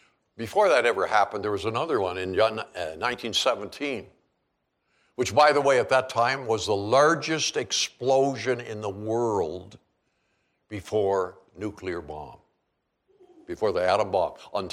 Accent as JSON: {"language": "English", "region": "Prince Edward Island", "country": "Canada", "tie": "born or raised there", "said": "I grew up in Eastern Canada. I was privileged to live and grow up from grade one right through high school."}